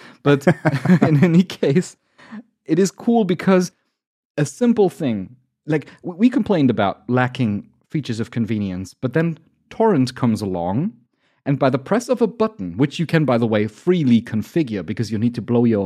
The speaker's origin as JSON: {"language": "English", "country": "Germany", "said": "I'm from Germany, so I'm calculating in kilograms"}